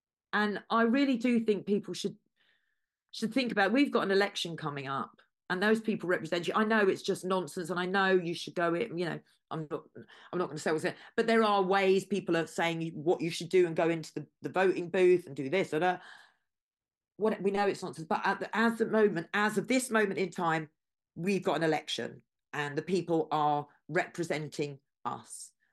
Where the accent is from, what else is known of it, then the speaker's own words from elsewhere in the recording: England, United Kingdom; You know, we're English and, you know, it's no disrespect to them, but, you know, we're only a small country and, you know, we've all fought to keep this country what it is and that's what we want.